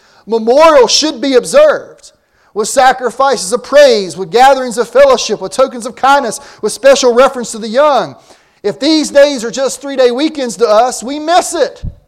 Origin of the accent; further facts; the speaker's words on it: Winston-Salem, North Carolina, United States; I had a candle that I use from Old Salem, my hometown. It means a lot to me because it symbolizes, you know, my upbringing.